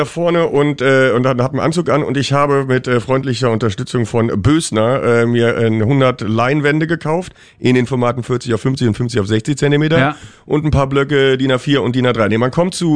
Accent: Berlin, Germany; Ich sage, das ist aber ganz schwer in Berlin, wir haben ja kein Geld. Wir sind Berliner

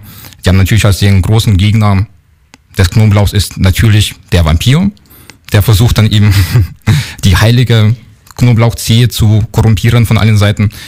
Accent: Leipzig, Saxony, Germany; Ich bin selbst auf den Demos in Leipzig groß geworden.

